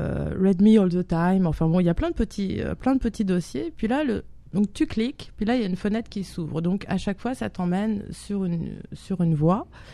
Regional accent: France; accent: French; Désolée, hein, c'est mon accent français.

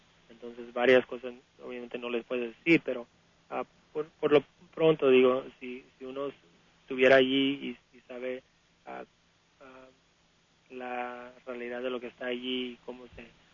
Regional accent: San Diego, California, United States; Y criado aquí en San Diego.

